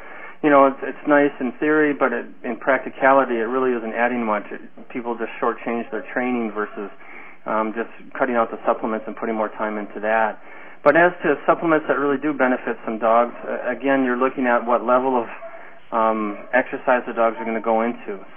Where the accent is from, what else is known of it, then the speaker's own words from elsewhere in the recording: Detroit, Michigan, United States; Well, I grew up in Detroit, and then went to vet school in East Lansing